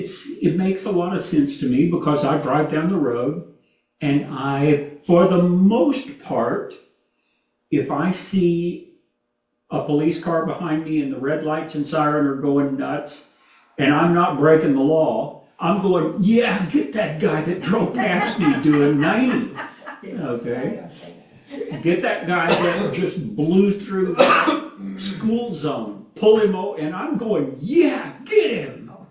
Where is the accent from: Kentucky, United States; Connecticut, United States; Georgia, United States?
Kentucky, United States; You know, now, to be honest, I grew up in Kentucky in the 1960s, and I can remember when there were colored drinking fountains and white drinking fountains.